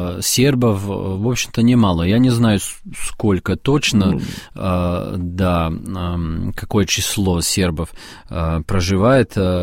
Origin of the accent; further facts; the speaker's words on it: Serbia; Russian is a second language; Неважно, я поехал из Сербии, это как бы из моего родного города, из моей отчизны, и приехал тоже как бы в мою отчизну.